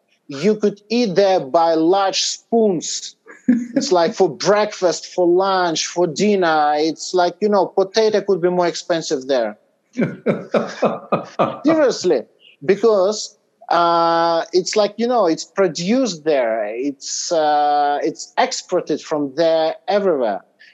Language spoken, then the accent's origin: English; Kamchatka Krai, Russia; also born or lived in Urals; And so I was born in the Urals. And then when I was about 8 or 9 months old, we moved back to Kamchatka.